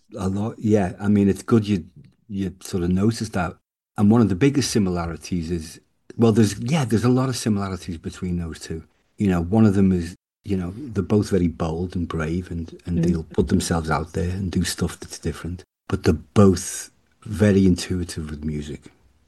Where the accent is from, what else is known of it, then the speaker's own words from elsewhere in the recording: Liverpool, North West England, United Kingdom; I grew up with that in Liverpool. There was a sketchy little kiosk because I lived by the docks.